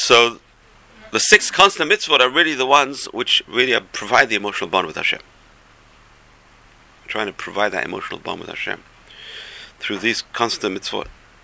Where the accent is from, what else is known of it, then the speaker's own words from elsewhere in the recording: England, United Kingdom; I was raised in England.